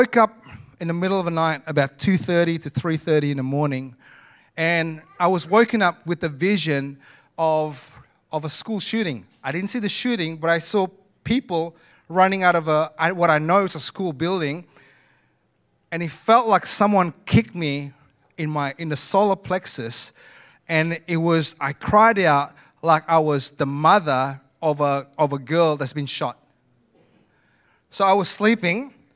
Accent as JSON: {"language": "English", "country": "Indonesia", "second_language": "English", "said": "I came from Indonesia."}